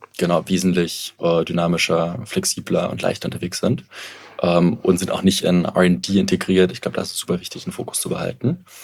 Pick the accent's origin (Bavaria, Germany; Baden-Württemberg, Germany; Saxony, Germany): Saxony, Germany; Dresden; ich komme aus Dresden